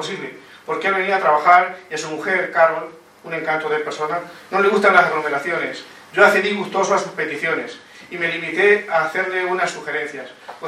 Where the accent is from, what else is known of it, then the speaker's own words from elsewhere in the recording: Argamasilla de Alba, Castilla-La Mancha, Spain; me preguntó, ¿de dónde venéis vosotros? A lo que yo le respondí, somos de Argamasilla de Alba.